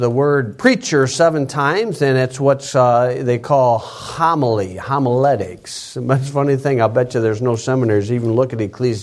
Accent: United States; Okay, but I read English. I can't read anything else. I'm an American. I only know one language.

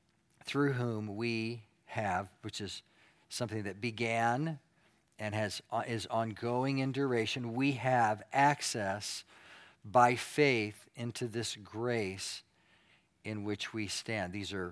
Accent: California, United States; also born or lived in Alaska / Artesia, New Mexico / Texas / North Carolina; I was born in Alaska. We moved to Artesia, New Mexico for 2 or 3 years. And then we moved to Southern California. We lived there for about 30 years, I did. And then we went 1 year in Texas, and now 35 years here in North Carolina.

